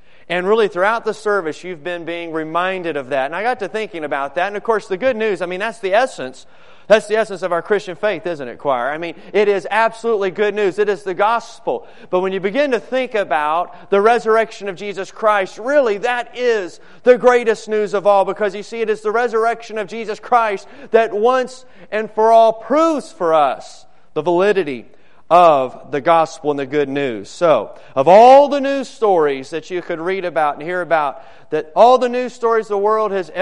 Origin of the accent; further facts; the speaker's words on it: Newport News, Virginia, United States; my folks getting the Sunday paper there growing up in Newport News, Virginia